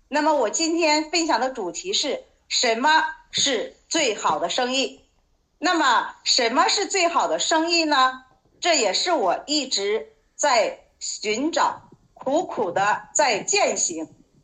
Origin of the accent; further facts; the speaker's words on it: Zhengzhou, Henan, China; 我呢是来自中国市场河南省郑州市的